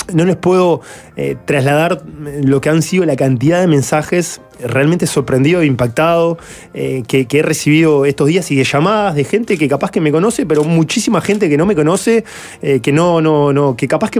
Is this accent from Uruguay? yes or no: yes; La Paz, Canelones, Uruguay; yo soy de La Paz